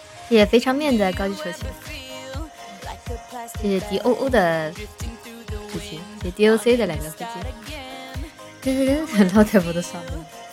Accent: Chongqing, China; 我是重庆人嘛，重庆那个夏天不洗澡的话

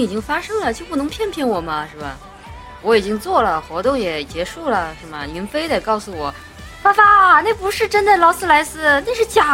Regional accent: Hunan, China; 我也是湖南人呐，我妈妈是湖南的，我爸爸是重庆的，我是混血，强强联手，特别能吃辣

